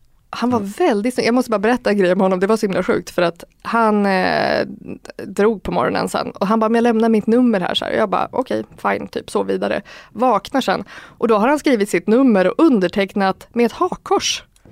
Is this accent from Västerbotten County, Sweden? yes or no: yes; Umeå, Västerbotten County, Sweden; Jag bara, jag är från Umeå.